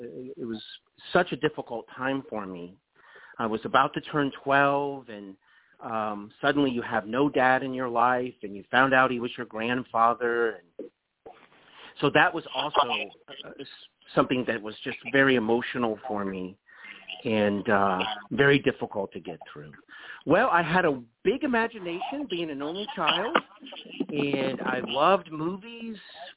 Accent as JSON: {"language": "English", "town": "Dayton", "region": "Ohio", "country": "United States", "said": "I am from Dayton, Ohio, and I was adopted by my grandparents on my biological father's side of the family, on the … side of the family"}